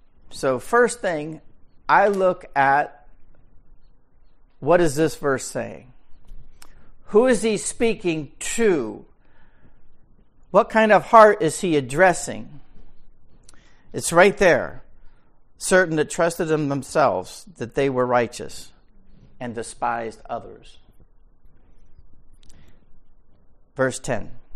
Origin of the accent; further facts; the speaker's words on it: Waverly, New York, United States; I grew up in Waverly, New York, and there was a corner store called Yonkin's Corner Store.